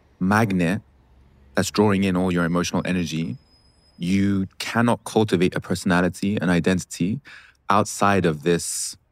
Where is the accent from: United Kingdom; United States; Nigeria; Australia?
United Kingdom; London; I grew up in the West, in London, being a minority, multicultural Muslim boy in London.